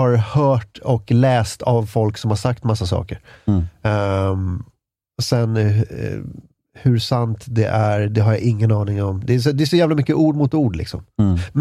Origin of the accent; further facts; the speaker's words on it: Ösmo, Stockholm County, Sweden; en milstolpe i min uppväxt var när vi flyttade från Ösmo, som ligger i närheten av Nynäshamn. Som var ett så, du vet, ganska tryggt arbetarklassområde. Ingen hade särskilt hög utbildning där jag liksom växte upp.